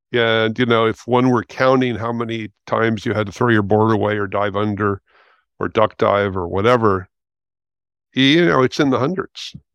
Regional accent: Los Angeles, California, United States; So I'm 70 years old, and I grew up in West Los Angeles. And at age 11, with some friends, we did a junior lifeguard program right by Santa Monica Pier.

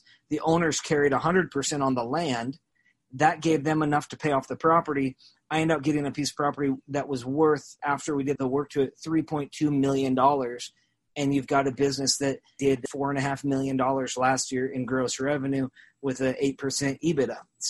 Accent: Salem, Oregon, United States; So, I grew up in Salem, Oregon, and went to public school, didn't have anything really special, did some private school when I was little

